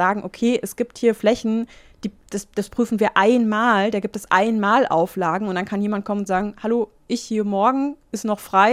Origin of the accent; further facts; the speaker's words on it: Berlin, Germany; ich komme ja aus Berlin